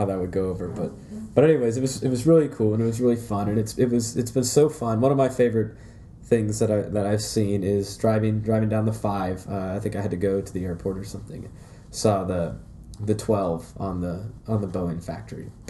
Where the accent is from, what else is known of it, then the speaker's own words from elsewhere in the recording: Indiana, United States; I'm originally from Indiana. I was living in Indiana when the Colts, under the glorious Peyton Manning, one. I'm from Indiana.